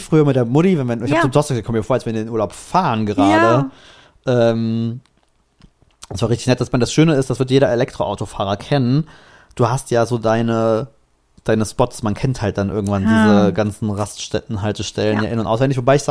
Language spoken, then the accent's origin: German; Mexico; Ich bin ja doch Mexikaner.